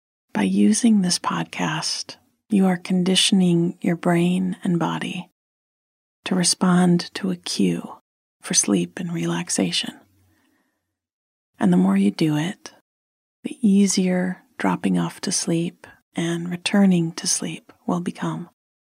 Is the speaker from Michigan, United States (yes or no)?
yes; Flint, Michigan, United States; this week we are giving to Whaley Children's Center in my hometown of Flint, Michigan.